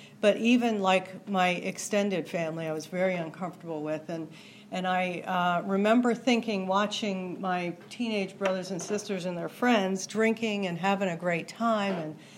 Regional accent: Maryland, United States; also born or lived in Pennsylvania; I grew up in Maryland. Actually, I was born in Pennsylvania, grew up in Maryland. Maryland is actually where I got sober.

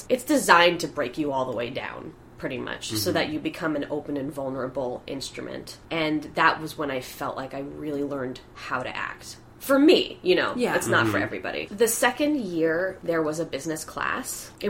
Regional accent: Connecticut, United States; now in Astoria, United States; I was raised in Connecticut, but I never was okay with that. So I consider myself a New Yorker for life.

